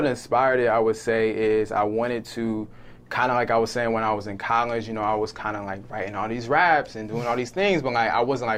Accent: Maryland, United States; now in Atlanta, United States; So I'm from like Howard County, Maryland. So it's like like a suburban area.

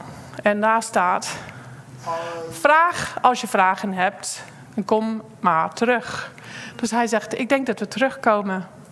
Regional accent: Poole, South West England, United Kingdom; Dutch is a second language; Ik kom uit Poole vandaan. Daar hebben Aad en ik ook bijna 5 jaar samen gewoond toen we net getrouwd waren.

